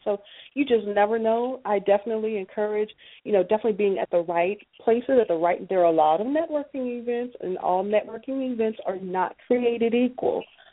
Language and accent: English; Los Angeles, California, United States; now in Houston, United States; Originally, my family and I were from Los Angeles, California. So we transplanted to Houston about 20 years ago.